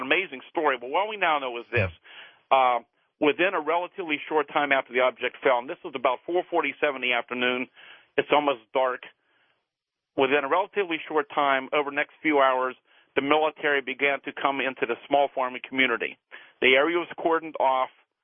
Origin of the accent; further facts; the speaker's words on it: Greensburg, Pennsylvania, United States; I was 16 when the event happened, about 12 miles from my hometown of Greensburg in a little village of Kecksburg, PA.